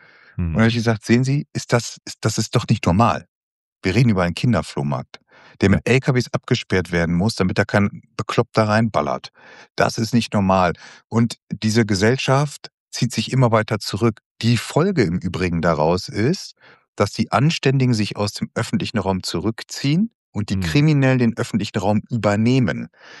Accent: Rheine, North Rhine-Westphalia, Germany; meine alte Heimatstadt in Rheine.

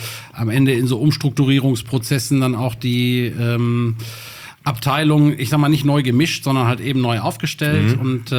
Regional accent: Bottrop, North Rhine-Westphalia, Germany; born or raised there

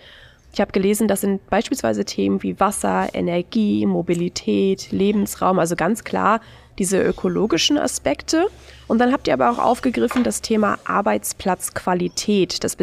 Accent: Düsseldorf, North Rhine-Westphalia, Germany; born there; du sprichst hier mit einem absoluten Großstadtkind. Ich bin in NRW geboren, in Düsseldorf, und seitdem habe ich eigentlich immer nur in großen Städten gewohnt.

